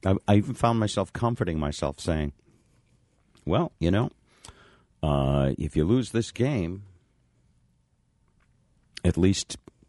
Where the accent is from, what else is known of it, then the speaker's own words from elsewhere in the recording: New England, United States; I grew up in New England, so I know that all my Pack the Cap people are very excited and happy.